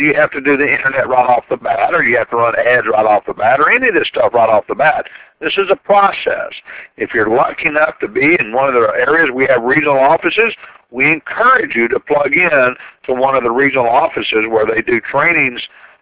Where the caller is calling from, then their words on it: Dallas, Texas, United States; And I'm calling you from Dallas, Texas.